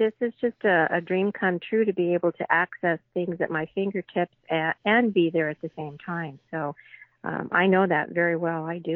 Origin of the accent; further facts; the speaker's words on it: California, United States; I grew up in California. I lived on the beach, but we spent our summers water skiing here in the Central Valley